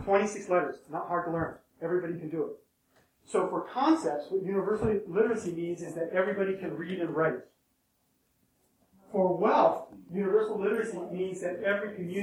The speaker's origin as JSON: {"language": "English", "country": "Ecuador", "tie": "born or raised there", "said": "When I was growing up in Ecuador, I'd go into the marketplace"}